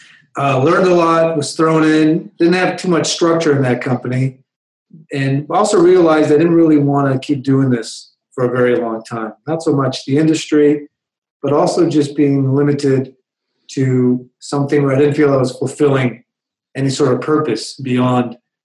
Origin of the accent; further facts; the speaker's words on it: Toronto, Ontario, Canada; Family immigrated to Toronto, Canada. So I grew up in Toronto. To immigrants that immigrated several times. So my parents were originally from communist Russia, grew up there, had immigrated to the Middle East, had immigrated once again